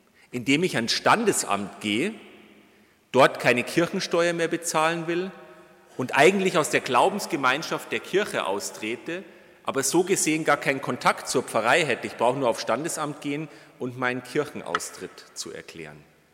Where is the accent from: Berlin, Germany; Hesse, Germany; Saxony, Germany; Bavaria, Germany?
Bavaria, Germany; 1919 ging das bei uns in Bayern schon los mit der Weimarer Republik